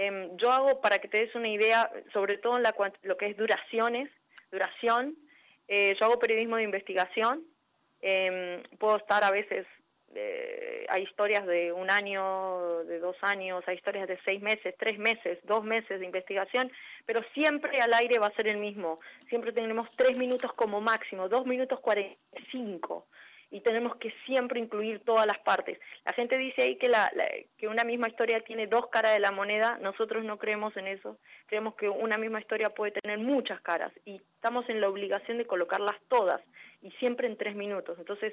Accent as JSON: {"language": "Spanish", "country": "Argentina", "tie": "born or raised there", "lives_now": "Miami, United States", "said": "pese a que me crié en Argentina, siento como mi hogar Miami, ¿no? Viví solamente en Miami en estos 18 años. Viajé muchísimo, pero siempre aquí. Soy mayamense, como dicen por ahí."}